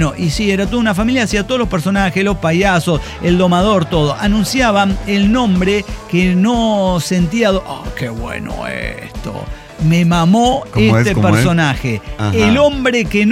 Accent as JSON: {"language": "Spanish", "town": "Maturín", "region": "Monagas", "country": "Venezuela", "tie": "born or raised there", "said": "En mi adolescencia visitaron mi pueblo varios circos. Iban a Maturín todos los circos y nunca me gustó ninguno."}